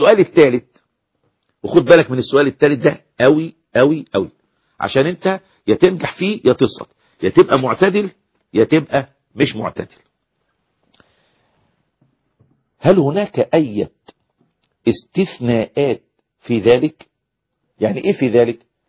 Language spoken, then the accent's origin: Arabic; Egypt; زي الحكومات اللي سقطت عندنا في مصر